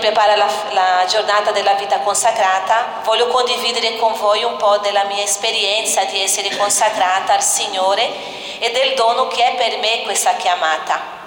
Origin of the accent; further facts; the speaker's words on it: Brazil; Italian is a second language; now in Verona, Italy; come ho detto, sono brasiliana, ho 43 anni, e da 20 anni sono religiosa della Congregazione delle Povere Serve della Divina Provvidenza